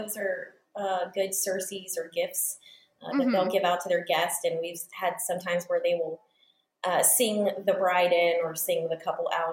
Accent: Beaufort, United States; The owner who owns it now, Stephen Murray, he and I grew up together in Beaufort.

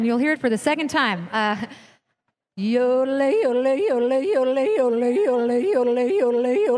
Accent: Nashville, Tennessee, United States; I'm from Nashville, Tennessee.

